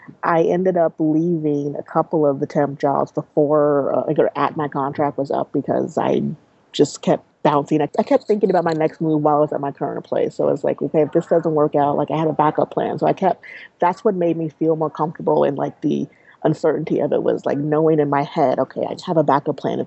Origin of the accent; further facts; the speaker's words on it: Kansas, United States; I'm originally from Kansas, so I, like, left my little bubble and went to someplace I was very unfamiliar with.